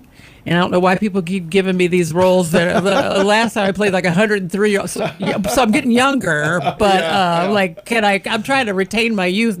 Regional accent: Omaha, Nebraska, United States; I was born in Omaha.

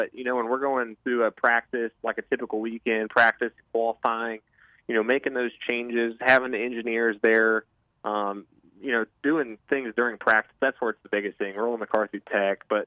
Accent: Indiana, United States; And like you were saying, we're both from Indiana. We both grew up racing sprint cars.

